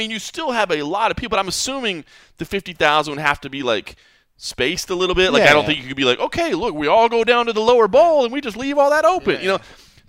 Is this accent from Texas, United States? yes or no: yes; Dallas, Texas, United States; Obviously, it's my hometown. I'd love to see it. And Texas is allowing crowds to some degree.